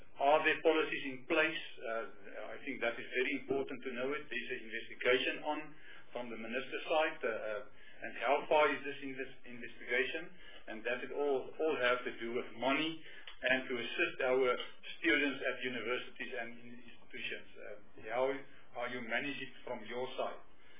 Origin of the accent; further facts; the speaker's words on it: North West, South Africa; And then I'm coming from the Northwest province.